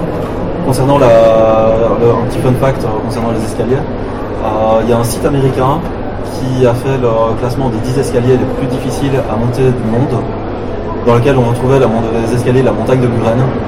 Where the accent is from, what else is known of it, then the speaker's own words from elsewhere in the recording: Belgium; Il y a toujours un petit truc qui fait qu'en fait on est belge et qu'on n'est pas autre chose.